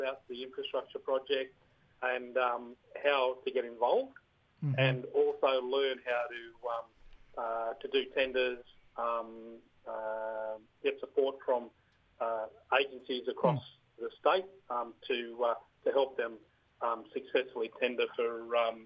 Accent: Moree, New South Wales, Australia; now in New South Wales North Coast, Australia; But I'm a Gamilaroi man from Western New South Wales, Moree.

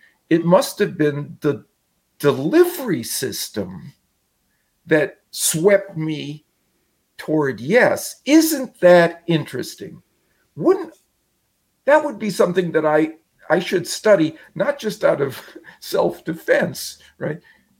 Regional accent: Wisconsin, United States; Well, I grew up in Wisconsin, where the home team has always been the Green Bay Packers.

